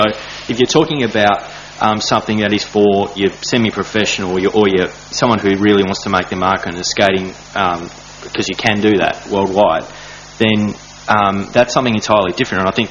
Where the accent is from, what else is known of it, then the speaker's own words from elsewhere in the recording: Kingborough, Tasmania, Australia; My friends who lived at Blackmans Bay when I was growing up in Kingborough all utilised the skate park at Kingston Beach.